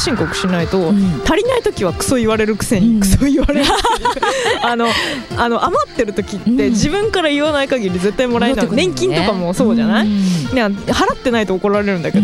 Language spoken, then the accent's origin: Japanese; Shiga, Japan; 1月16日生まれの実は関西滋賀県育ちの